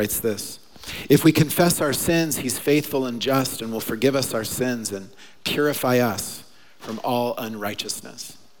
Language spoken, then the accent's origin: English; Oklahoma, United States; I'm from Oklahoma, so I came up here from 1998 to 2002. I was at Trinity. And then from 2002 to 2004, I moved back home to Oklahoma.